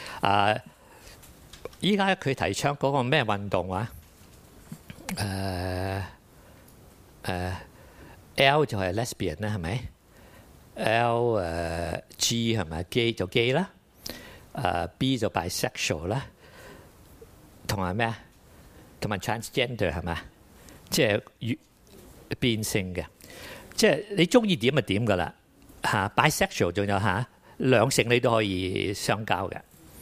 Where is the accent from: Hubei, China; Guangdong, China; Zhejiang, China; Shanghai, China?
Guangdong, China; 我廣東人說看到很興奮，這個廣東人的用語不是我發明的